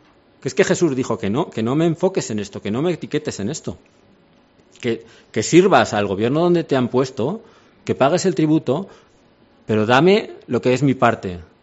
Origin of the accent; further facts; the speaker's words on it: Aragon, Spain; Yo soy de Aragón, que es una región que está al lado de Cataluña, entonces somos primos cercanos